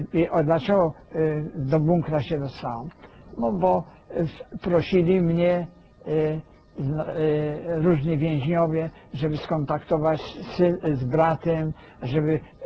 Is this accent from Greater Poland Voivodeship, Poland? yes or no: yes; Poznań, Greater Poland Voivodeship, Poland; also born or lived in Berlin, Germany; poza tym znam niemiecki. Ja urodziłem się w Berlinie. ale co prawda 3 dni tam tylko żeśmy byli, bo już potem Polska powstała, 1919 rok i do Poznania.